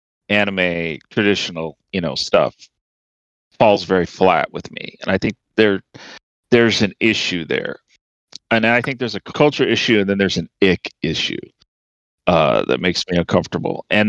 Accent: United States; And I'm like, I'm an American bastard. How could I not like it?

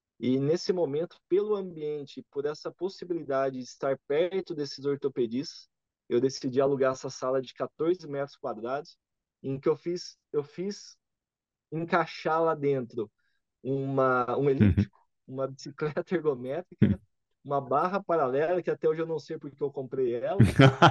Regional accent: Americana, São Paulo, Brazil; now in Uberlândia, Brazil; Eu sou de Americana, cara.

